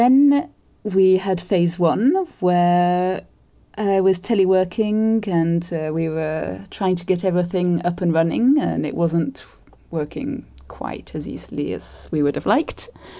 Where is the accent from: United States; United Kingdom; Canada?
United Kingdom; now in France; and I'm British. I live in France